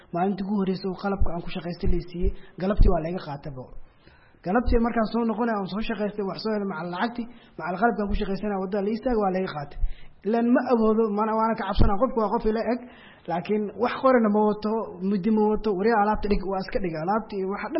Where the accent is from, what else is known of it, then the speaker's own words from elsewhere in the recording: Mogadishu, Banaadir, Somalia; also born or lived in Baidoa; waxaan ku dhashay Baydhabo waxaan imid Muqdisho 1995